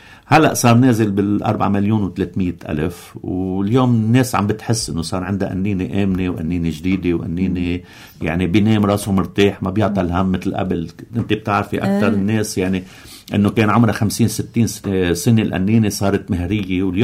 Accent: Lebanon; نحن اليوم عندنا بلبنان 5% اللي هن بجبال بيستعملوا الحطب

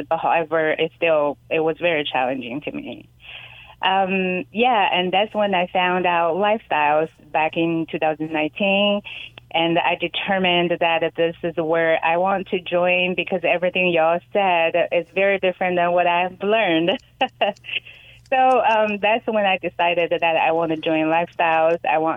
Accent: China; moved away as an adult; also born or lived in Thailand; I was born and raised in China, and I moved to Thailand when I was 20 for college. So lived in Thailand for 8 years, and after that I traveled for work for a few years, and then I moved to the U.S.

